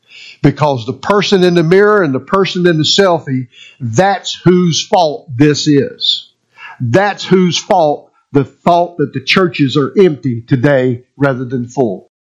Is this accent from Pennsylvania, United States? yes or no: no; Susanville, California, United States; I'm over here from Susanville, so nobody in Alturas except you guys know me, right?